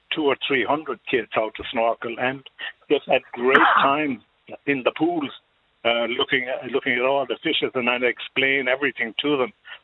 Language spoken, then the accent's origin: English; Kilkee, Munster, Ireland; father and mother moved down to Kilkee in 1941, in the spring of 1941. I was born in November 1940, and they moved down here and took over a cafe belonging to an uncle of my mother's. And we've been here ever since.